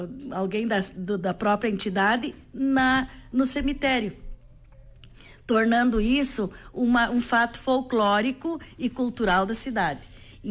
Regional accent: Rio Grande do Sul, Brazil; E bom dia, povo gaúcho da minha terra querida. Terra de gaúcho forte e de mulheres guerreiras.

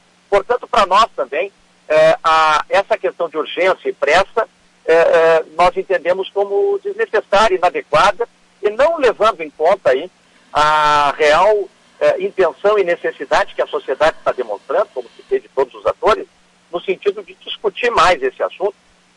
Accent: Rio Grande do Sul, Brazil; Eu sou gaúcho, quero que o Estado tenha cada vez mais saúde financeira

